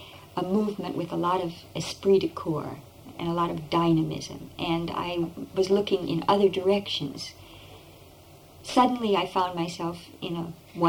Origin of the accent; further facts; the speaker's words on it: Kansas City, Missouri, United States; And through a certain circumspect way, I finally came back to my hometown, Kansas City.